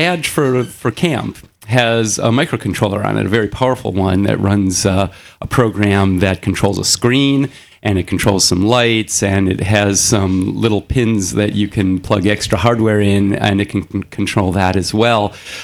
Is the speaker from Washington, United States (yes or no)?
no; San Francisco, California, United States; I am not, but I like hanging out with them. I'm from San Francisco.